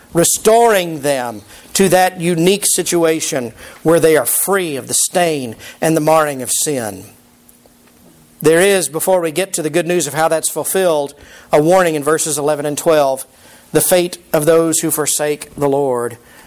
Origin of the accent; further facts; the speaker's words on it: Texas, United States; I say it Sharon because I'm from Texas. If you're in Israel, you say Sharon.